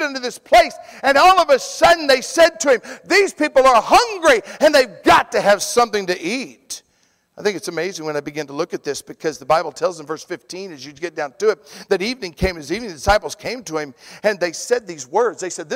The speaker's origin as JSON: {"language": "English", "region": "Georgia", "country": "United States", "said": "listen, guys, face facts, I'm a southern preacher. I'm from Georgia. Just get with me and let's go."}